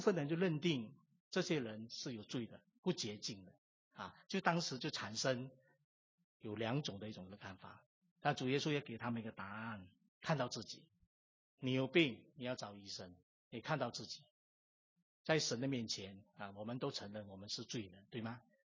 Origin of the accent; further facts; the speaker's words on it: Singapore; 对我们新加坡人来讲很大的压力